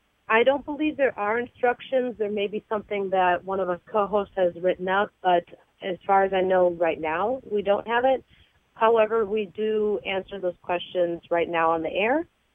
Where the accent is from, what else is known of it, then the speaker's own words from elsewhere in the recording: Midwest, United States; Yeah, I'm originally from the Midwest, and my first earthquake that I experienced in California, I was asleep